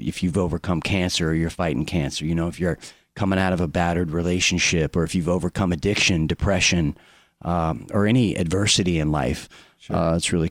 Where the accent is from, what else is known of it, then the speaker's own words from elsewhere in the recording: Orlando, Florida, United States; Yeah, in Florida.